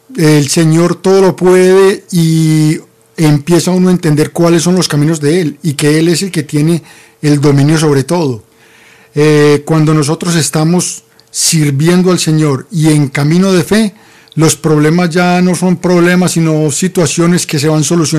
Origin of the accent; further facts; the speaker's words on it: Armenia, Quindío, Colombia; Nosotros somos de Armenia, estábamos en Bogotá